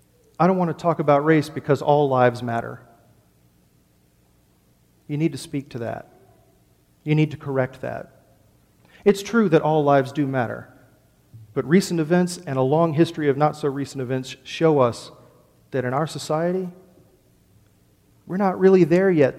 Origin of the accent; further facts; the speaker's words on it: Georgia, United States; I grew up in Georgia, born and raised.